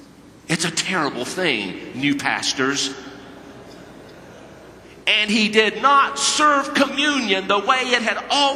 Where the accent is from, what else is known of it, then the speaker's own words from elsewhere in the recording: the South, United States; I grew up in the South. I know about being born again.